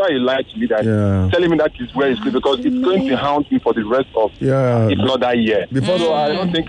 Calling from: Lekki, Lagos, Nigeria; calling from Lekki

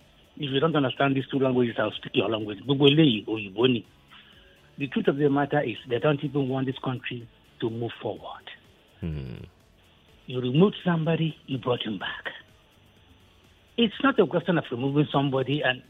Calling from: Okokomaiko, Lagos, Nigeria; So I'm calling from Okukomaiko.

